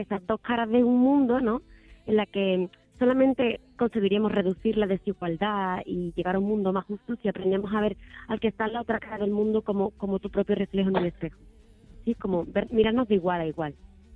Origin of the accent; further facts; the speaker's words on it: Seville, Andalusia, Spain; moved away as an adult; Después de estar 5 años viajando por el mundo, una vez que salí de Sevilla, pues hay cosas que ves que te gustan, otras que te gustan menos.